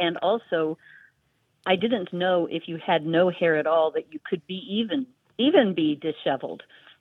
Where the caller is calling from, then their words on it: Georgia, United States; I'm calling from North Georgia.